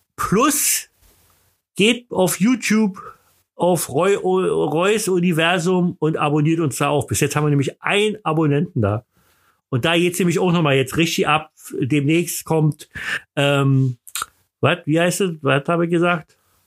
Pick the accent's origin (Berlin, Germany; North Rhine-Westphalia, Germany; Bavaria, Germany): Berlin, Germany; Ich bin Berliner